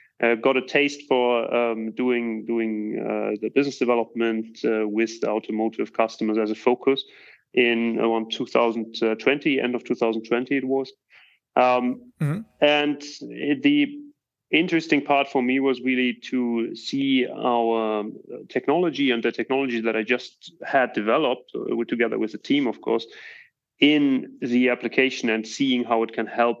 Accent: Germany; English is a second language; now in Estonia; That's true. Yeah, I'm originally from Germany. I also studied in Germany. Today I live in Estonia.

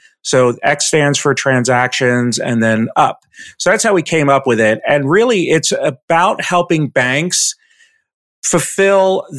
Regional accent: New York, United States; also born or lived in Washington, D.C.; now in Charlotte, United States; I'm currently living in Charlotte, North Carolina with my wife and two boys and dog. I'm originally from New York, went to school in upstate New York.

